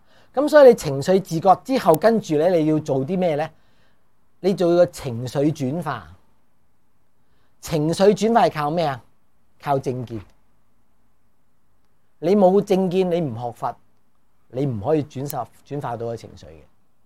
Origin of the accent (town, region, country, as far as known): China